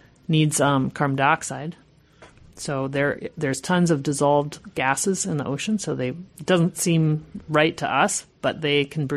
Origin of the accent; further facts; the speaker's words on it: Minnesota, United States; You know, I grew up in Minnesota, so it was all like foreign concept to me.